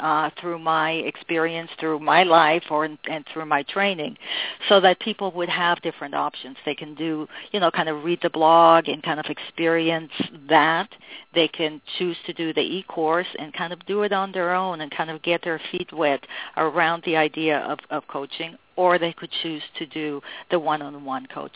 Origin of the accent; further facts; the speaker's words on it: Mexico City, Mexico; I grew up in Mexico, in Mexico City, and the street that I grew up on was called Alta Vista.